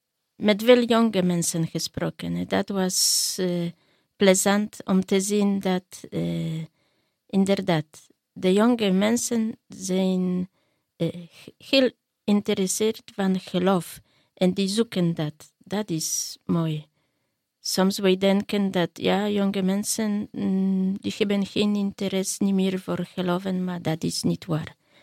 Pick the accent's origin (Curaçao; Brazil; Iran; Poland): Poland; Dutch is a second language; now in Tienen, Belgium; En ik woon in Tienen. Ik woon in België al bijna 19 jaar. Dus België is klein beetje mijn huis geworden. Ja, ik ben afkomstig van Polen